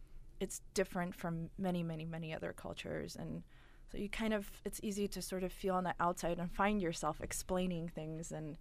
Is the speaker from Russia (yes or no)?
yes; Russia; now in United States; I was born in Russia. I was raised in a Russian family with Russian traditions. I read a lot of Russian literature growing up, even when I moved to America.